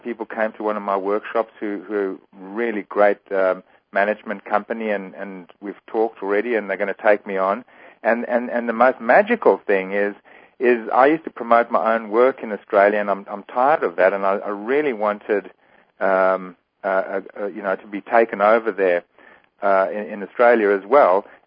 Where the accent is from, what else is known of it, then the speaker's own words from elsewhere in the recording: Eswatini; now in United States; I grew up in Africa, in the small kingdom of Swaziland, which in the days when I was born there and grew up there was a very enchanted place, full of magic, actually.